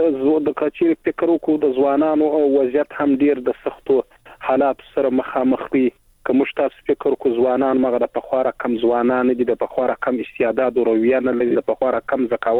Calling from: Helmand, Afghanistan; هلمند مې اړ کني ولې

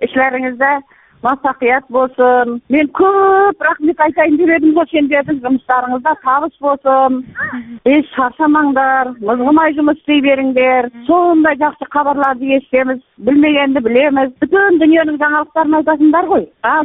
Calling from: Kazakhstan; Men Qozog'istondanman o'zim.

